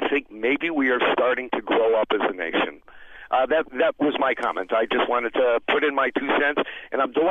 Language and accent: English; Cleveland, Ohio, United States; When I'm from originally from Cleveland, and when Carl Stokes was elected mayor, this was an extraordinary event.